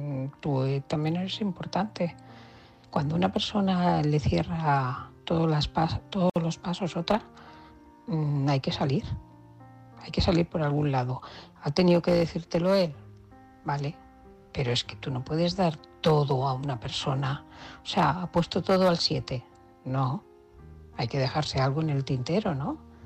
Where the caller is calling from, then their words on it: Barcelona, Catalonia, Spain; de Barcelona.